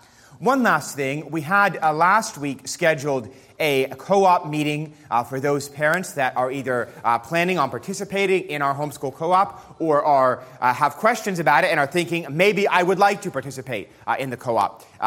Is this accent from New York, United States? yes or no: yes; New York City, New York, United States; As most of you know, I grew up in New York City.